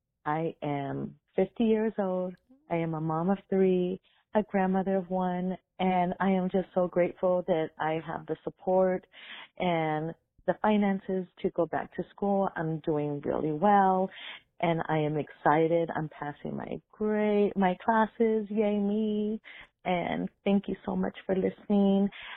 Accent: Inglewood, California, United States; I am from Inglewood, California.

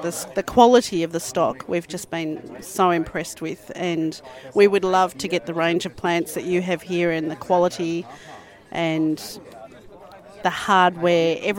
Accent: Melbourne, Victoria, Australia; I'm from Melbourne, Australia.

